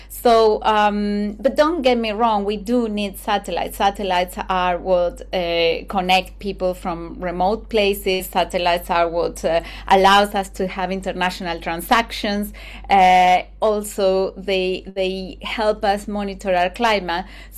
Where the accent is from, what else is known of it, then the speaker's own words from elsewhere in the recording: Argentina; English is a second language; growing up in Argentina gave me a strong sense of curiosity about the natural world because my village is very far from polluted cities